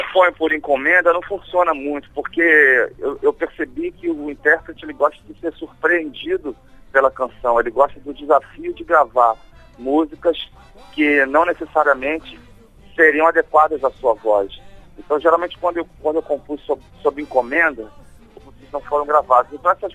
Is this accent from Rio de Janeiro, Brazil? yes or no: yes; Rio de Janeiro, Brazil; não havia carnaval de rua na minha infância, no Rio de Janeiro